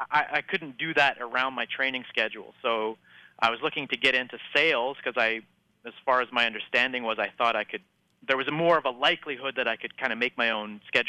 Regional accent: Canada; and I'm from Canada, and the highest rank in our entire country was a purple belt.

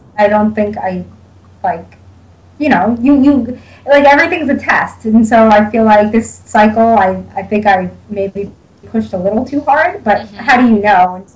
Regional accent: Staten Island, New York, United States; I am from Staten Island, New York, which is where I was born and raised and spent all of my childhood here.

